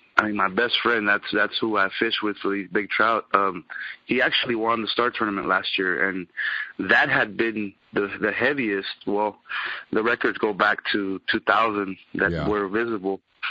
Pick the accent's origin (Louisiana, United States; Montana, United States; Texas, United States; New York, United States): Texas, United States; Harlingen; I've been fishing, and I've born and raised in Harlingen.